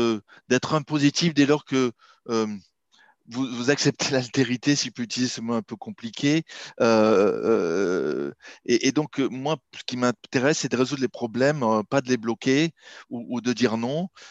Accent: Marseille, Provence-Alpes-Côte d'Azur, France; also born or lived in Paris / Shanghai, China / London, United Kingdom; moi je suis marseillais d'origine, j'ai commencé à travailler à Paris après avoir fait des études à Aix-en-Provence, j'ai travaillé donc à Paris, puis à Marseille, puis à Shanghai en Chine en 1997, puis dans la Silicon Valley, je suis revenu en Europe

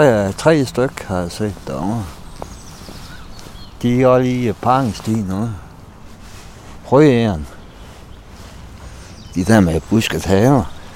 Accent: Tørring, Central Denmark Region, Denmark

